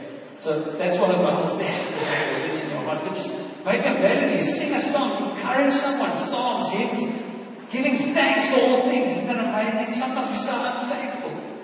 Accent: Ecuador; But I'm so thankful that I grew up in Ecuador

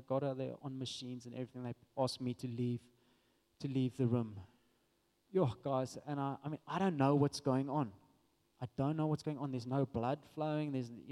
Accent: Western Cape, South Africa; I don't know Joburg. I mean, we're from the Western Cape.

